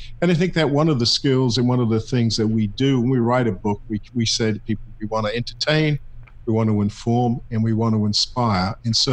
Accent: New Zealand; I was born and raised in the Plymouth Brethren denomination in New Zealand

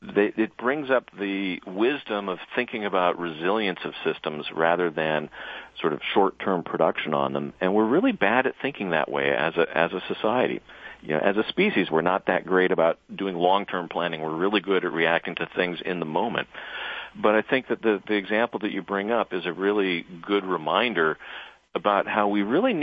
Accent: Washington, United States; it used to host great cedars that could rival the old-growth timber in my home state of Washington.

